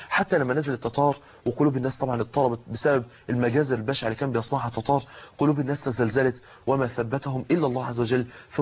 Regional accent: Egypt; خرجوا زي ما دخلوا بالمثل العام عندنا في مصر.

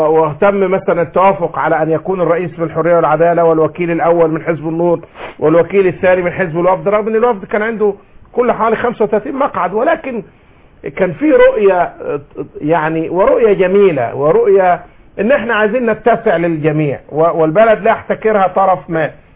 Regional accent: Egypt; كمصريين في الخارج

